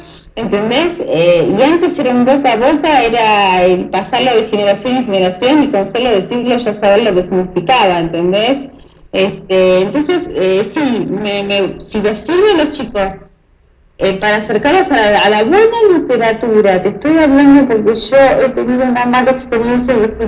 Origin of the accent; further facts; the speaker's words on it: Corrientes, Argentina; born there; Corrientes, a donde yo nací. Es una de las provincias, digamos, tropicales, con mucho calor